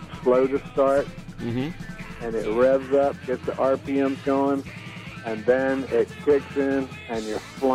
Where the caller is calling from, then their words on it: Wake Forest, North Carolina, United States; Wake Forest, North Carolina.